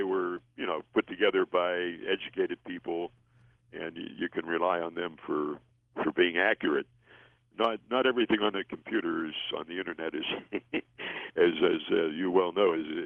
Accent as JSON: {"language": "English", "town": "Pittsburgh", "region": "Pennsylvania", "country": "United States", "tie": "born or raised there", "said": "I was a teenage intern at a radio station in my hometown of Pittsburgh"}